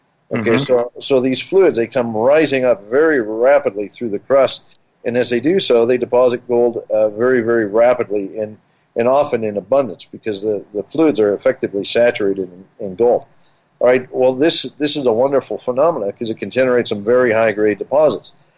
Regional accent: Colorado, United States; I grew up here in Colorado. We have Cripple Creek, which is one of the biggest in the world.

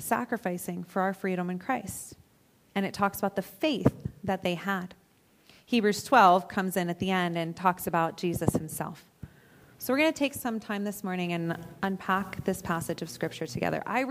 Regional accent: United States; I'm American, so I took some time to look up what exactly Remembrance Day is for

